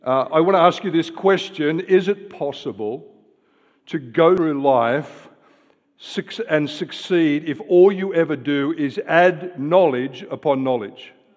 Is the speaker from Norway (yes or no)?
no; Australia; That's even hard to say as an Australian, let alone as an English person, trust me.